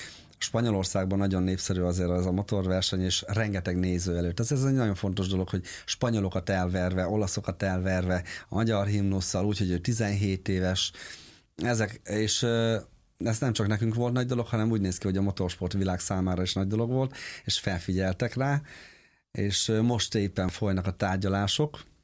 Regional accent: Hajdú-Bihar, Hungary; a Hortobágy pereméről, hogy úgy mondjam, mert ugye mi onnan származunk, Kelet-Magyarországról.

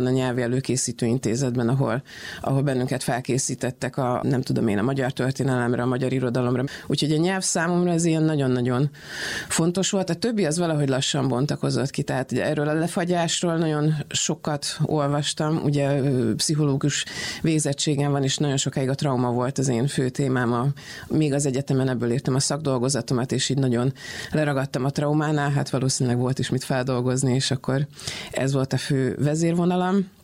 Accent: Vojvodina, Serbia; born or raised there

